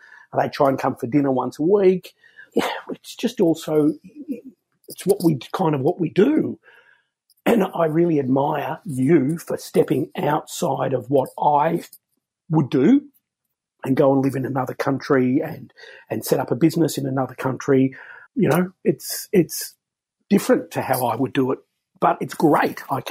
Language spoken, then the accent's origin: English; Melbourne, Victoria, Australia; I'm born and raised in Melbourne and have always been here, as has my wife.